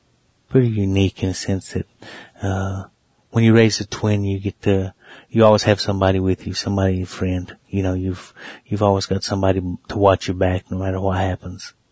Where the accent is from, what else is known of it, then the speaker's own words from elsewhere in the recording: Cherokee, North Carolina, United States; I am from the Eastern Band of Cherokee Indians. I was raised in Cherokee, North Carolina, which is a reservation about approximately 30 miles off the Tennessee border in North Carolina. I was born on the reservation.